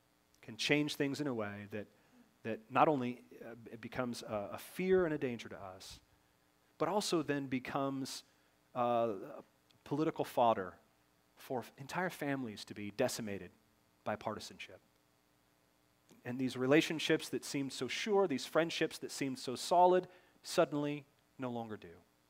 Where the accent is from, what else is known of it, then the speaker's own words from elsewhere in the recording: Seattle, Washington, United States; growing up in Seattle will help shape those opinions.